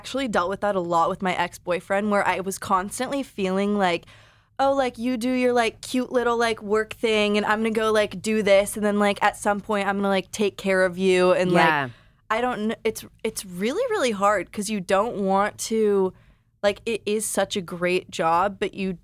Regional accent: San Diego, California, United States; SD Slimes, because I'm from San Diego.

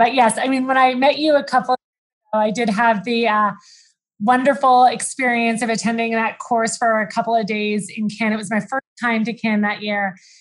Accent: Canada; I remember, you know, growing up in Canada, I'm really outdoorsy. I love hiking and canoeing and swimming in lakes and all that kind of true Canadiana stuff.

